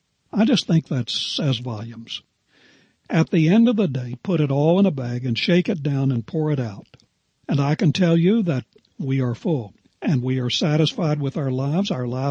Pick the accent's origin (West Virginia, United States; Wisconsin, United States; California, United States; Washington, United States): West Virginia, United States; There was a man in my home state of West Virginia